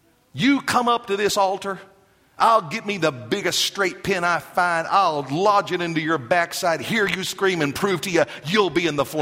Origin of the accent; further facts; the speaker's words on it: Garden City, Kansas, United States; You may do like Sister Beulah in my hometown of Garden City, Kansas.